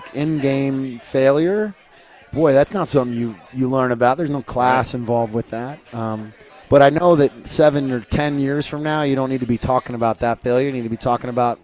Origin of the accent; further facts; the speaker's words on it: Indiana, United States; I'm from Indiana, so like